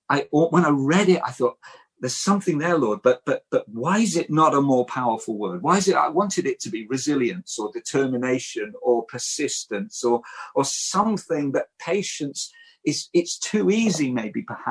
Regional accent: England, United Kingdom; now in Wales; I'm living in Wales as an English missionary with a Welsh daughter

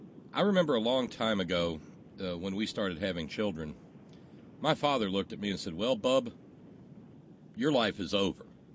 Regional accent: Alabama, United States; I was raised, this is going to sound crazy, growing up in Alabama, but son of a parents from West Virginia, I was raised a Lakers fan, okay?

